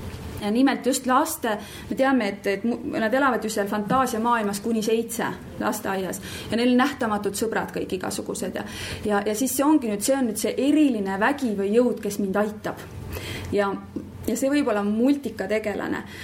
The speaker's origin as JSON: {"language": "Estonian", "town": "Valga", "region": "Valga County", "country": "Estonia", "said": "mina olen Valgast pärit"}